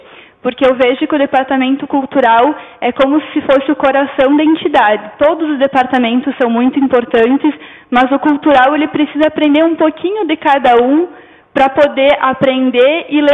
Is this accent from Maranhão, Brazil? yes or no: no; Rio Grande do Sul, Brazil; quando nós somos gaúchos